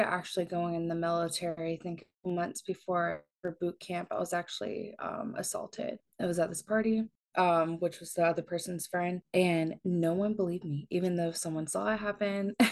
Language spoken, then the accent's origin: English; the South, United States; One, because like I'm from the South and mental health like did not exist down there.